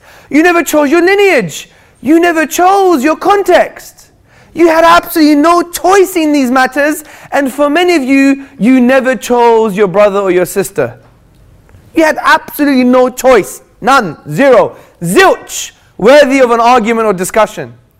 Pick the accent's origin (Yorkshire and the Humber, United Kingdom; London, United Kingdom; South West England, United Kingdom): London, United Kingdom; Hackney; I'm from Hackney in London.